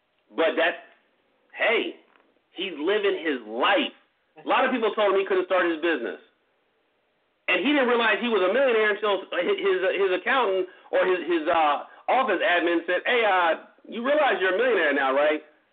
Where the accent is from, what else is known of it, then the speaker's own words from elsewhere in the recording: San Bernardino, California, United States; I grew up in Inland Empire, San Bernardino, California, right? Gangs, the whole nine, right?